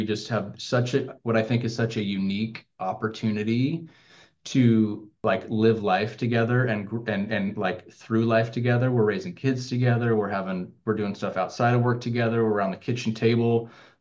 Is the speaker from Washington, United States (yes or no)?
yes; Gig Harbor, Washington, United States; I grew up in Gig Harbor. I've been here my whole life. I started going to school in Gig Harbor as a kindergartner.